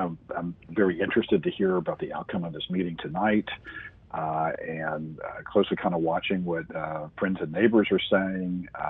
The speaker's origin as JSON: {"language": "English", "region": "Virginia", "country": "United States", "tie": "born or raised there", "said": "I'm a guy from Virginia. I was raised in the kind of lost cause mythology"}